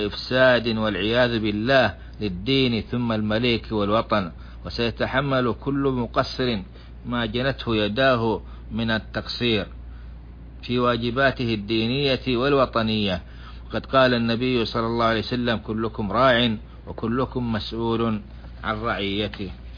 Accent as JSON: {"language": "Arabic", "country": "Saudi Arabia", "said": "بلادنا السعودية"}